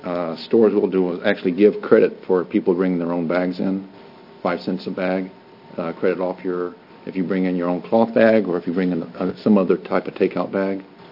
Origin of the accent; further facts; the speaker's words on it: San Antonio, Texas, United States; I'm from Texas. San Antonio is where I was raised, and found out that this was the Northwest, was kind of where we wanted to be.